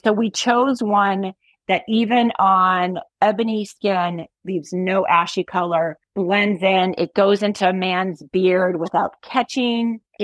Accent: Honolulu, Hawaii, United States; I grew up in Honolulu.

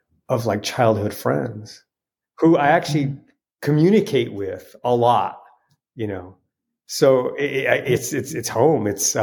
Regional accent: New Mexico, United States; Yeah, I grew up in northern New Mexico. New Mexico is just, talk about spirituality.

